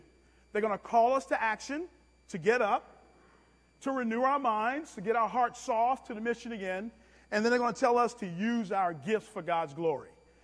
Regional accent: Brooklyn, New York, United States; growing up in Brooklyn was really, really tough, the way I grew up, okay?

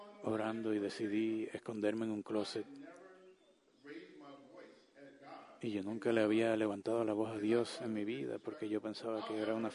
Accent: New Orleans, Louisiana, United States; yo soy de Nueva Orleans. Todas las universidades a las que yo solicité eran fuera de Luisiana.

